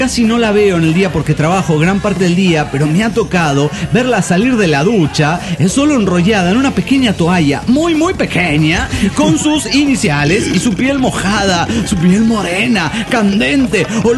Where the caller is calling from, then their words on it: La Paz, Bolivia; de La Paz, Bolivia.